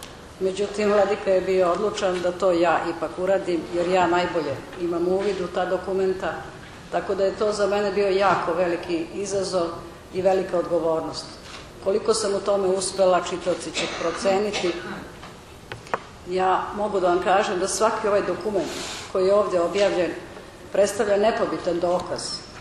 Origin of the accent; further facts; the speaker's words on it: Kosovo; born there; Iako sam rođena na Kosovu i Metohiji, dole su mi rođeni svi moji i roditelji